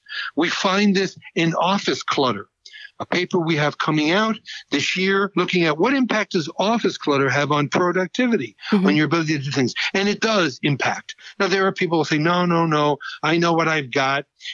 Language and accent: English; New York, United States; I'm from New York, as you know.